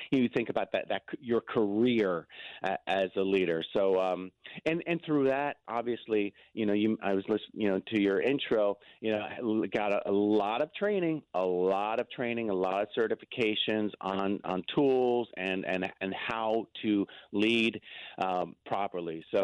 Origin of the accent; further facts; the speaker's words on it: Venezuela; also born or lived in Argentina; I was born in Argentina, and I grew up in Venezuela. That's how I became bilingual. So half of me is Latin American, half of me is North American.